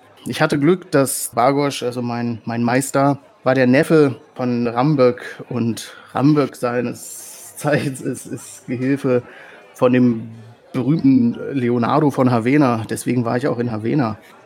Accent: Angbar, Germany; Nein, ich komme aus Angbar. Ich bin da aufgewachsen und ich bin gerade auf Wanderschaft.

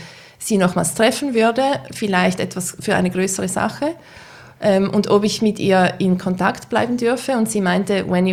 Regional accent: Switzerland; als Schweizer Journalistin.

